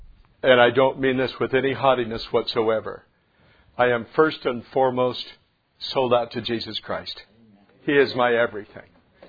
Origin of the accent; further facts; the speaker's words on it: United States; I will also tell you that I'm not ever going to apologize for being an American.